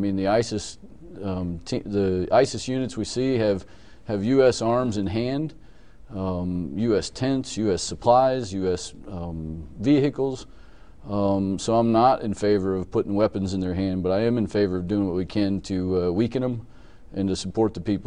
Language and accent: English; Columbia City, Indiana, United States; born there; I was born in Columbia City, where I live with my wife and kids. I work in Columbia City at Warner Electric as a continuous improvement manager.